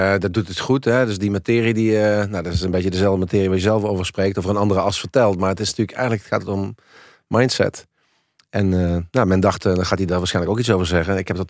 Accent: Helmond, North Brabant, Netherlands; ik kom uit een eenvoudig arbeidersgezin uit Helmond, uit de Volkswijk. Ik ben met mijn zusje opgegroeid.

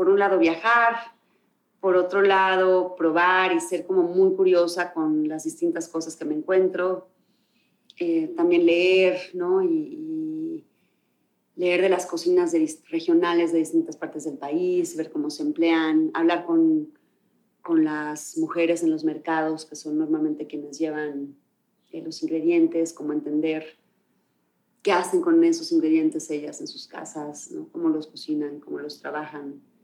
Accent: Mexico; Soy mexicana, crecí en México, los ingredientes que más conozco son los de este país.

